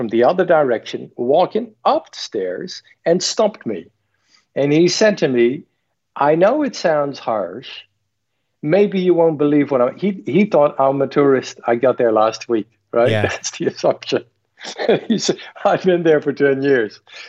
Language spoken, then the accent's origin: English; Netherlands; their standard of hospitality is on a much higher level than my standard was growing up in Holland.